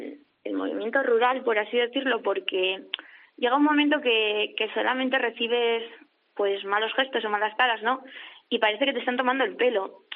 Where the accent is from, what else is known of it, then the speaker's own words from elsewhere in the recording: Cabrales, Asturias, Spain; yo por ejemplo, ya te digo, soy de Cabrales